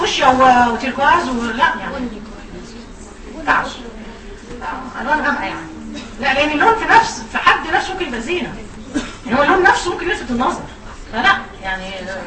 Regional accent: Egypt; احنا مصريين

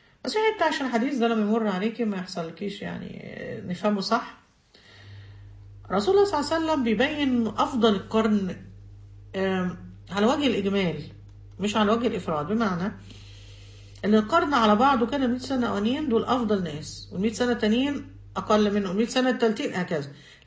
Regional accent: Egypt; جبل أحد الكبير اللي هو زي جبل مقطم عندنا في مصر

